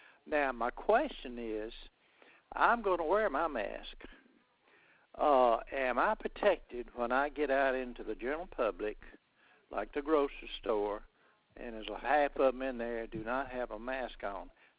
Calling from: Alabama, United States; And I'm calling from Alabama, and I understand that I believe it's the 9th of the month that our governor may leave it up to the individual.

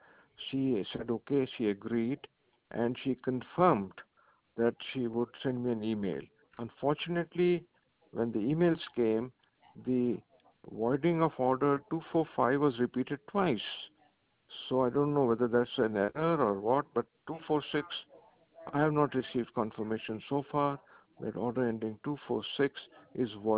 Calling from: San Jose, California, United States; I'm speaking from San Jose.

